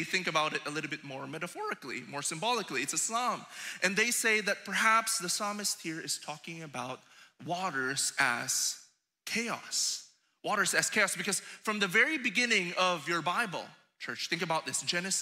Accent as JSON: {"language": "English", "country": "Philippines", "said": "in my home country, the Philippines"}